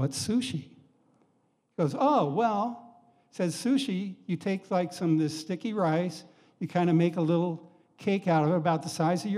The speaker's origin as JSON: {"language": "English", "town": "Alton", "region": "Illinois", "country": "United States", "tie": "born or raised there", "said": "ended up being demobilized in southern Illinois, near my hometown of Alton, Illinois, where he wanted to go to college and was looking for a place to live."}